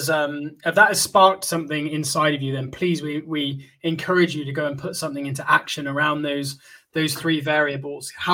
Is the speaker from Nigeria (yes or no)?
no; South West England, United Kingdom; I'm from Somerset, right? So you lie down in the fields